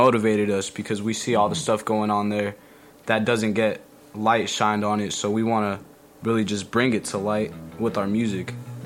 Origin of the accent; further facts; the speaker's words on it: Glendale, Utah, United States; So I was raised in Glendale, and I just saw a lot, man, as a kid. I was exposed to a lot growing up there.